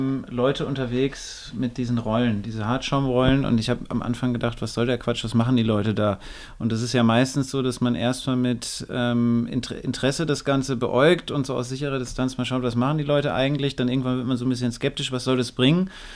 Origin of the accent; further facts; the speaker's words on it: Northern Germany, Germany; now in Klagenfurt, Austria; Ich war vorher in Frankfurt, jetzt in Kärnten. Ich bin eigentlich Norddeutscher, das ist schon ein anderer Schnack, wie wir sagen, in Norddeutschland